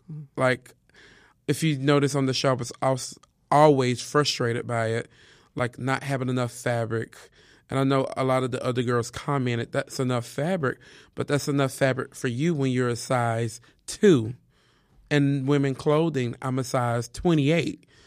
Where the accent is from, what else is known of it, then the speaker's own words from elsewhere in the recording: Moss Point, Mississippi, United States; But I was born and raised in Moss Point, Mississippi. And it's just the Southern way of life, you know.